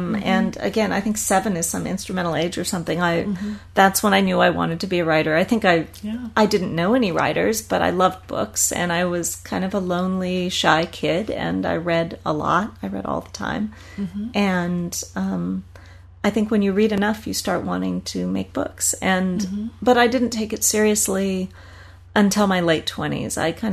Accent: Stockton, California, United States; now in Bay Area, United States; I grew up in Stockton, California, in the Central Valley.

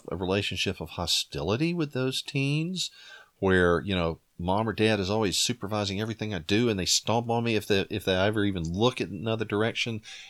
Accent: United States; my experience as an American growing up in the late 20th century

